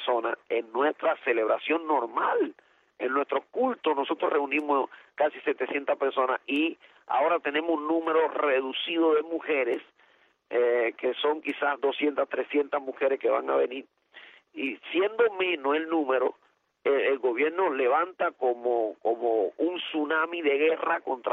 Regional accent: Cuba; que yo voy a enfrentar cargo de desobediencia y que eso en mi país significa prisión. Entonces, no es nuevo para los pastores que estamos en Cuba

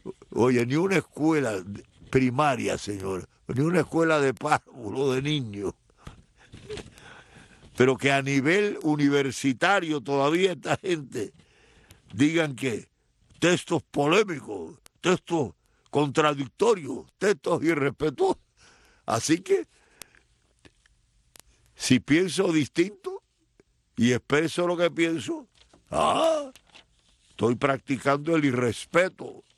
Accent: Santiago de Cuba, Cuba; Ustedes saben que yo soy de Oriente, ¿no? De Santiago de Cuba, así que las cosas de Oriente me enorgullecen

